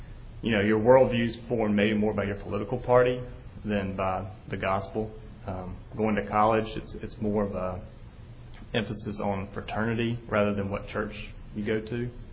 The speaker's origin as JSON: {"language": "English", "town": "Jackson", "region": "Mississippi", "country": "United States", "tie": "born or raised there", "said": "I grew up in Jackson, kind of the classic Jackson track of going to elementary school here at First Pres, moving on to Jackson Prep for junior high and high school, and then going on to Ole Miss."}